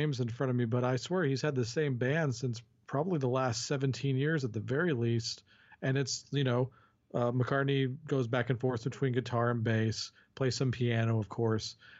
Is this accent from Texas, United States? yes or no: yes; Texas, United States; I'm from the Dallas-Fort Worth area in Texas.